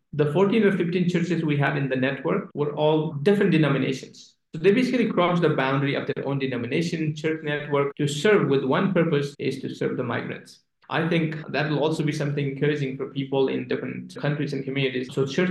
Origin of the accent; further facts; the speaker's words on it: Nepal; And I'm from Nepal as well.